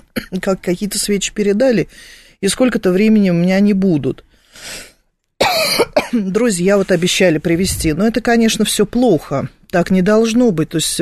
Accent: Moscow, Russia; я москвичка

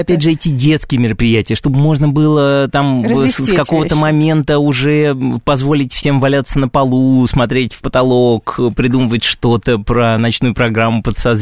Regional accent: Moscow, Russia; Как москвич петербуржанину.

